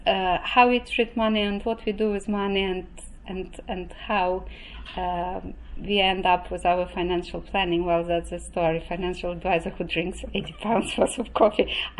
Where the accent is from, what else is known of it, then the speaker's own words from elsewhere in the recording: Ukraine; born there; English is a second language; moved away as an adult; also born or lived in Russia; I came into the country at the age of 31. I am a qualified lawyer back home. I was born in Ukraine, lived in Russia for a long time.